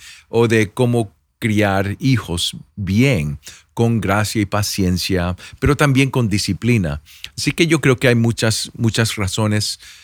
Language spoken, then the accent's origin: Spanish; Puerto Rico; yo soy puertorriqueño